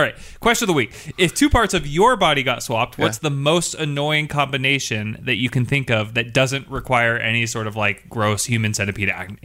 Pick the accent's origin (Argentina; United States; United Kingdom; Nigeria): United States; Washington; And I am from Washington State.